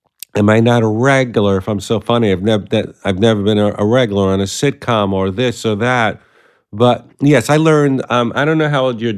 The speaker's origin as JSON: {"language": "English", "town": "Brooklyn", "region": "New York", "country": "United States", "tie": "born or raised there", "said": "I grew up in Sheepshead Bay in Brooklyn"}